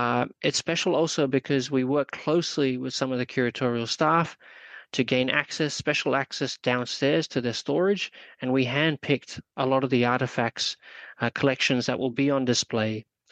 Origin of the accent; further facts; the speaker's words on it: Solomon Islands; now in Dunedin, New Zealand; I'm also born and raised in Solomon Islands. I have Kiribati and British heritage